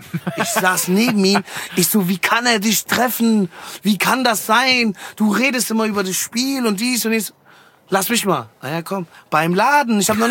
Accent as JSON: {"language": "German", "country": "Afghanistan", "said": "Bruder, ich bin Afghane."}